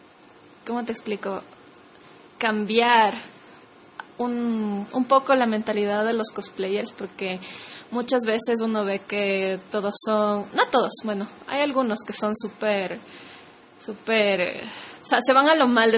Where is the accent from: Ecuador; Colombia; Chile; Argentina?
Ecuador; yo soy de Ecuador, háganos caso.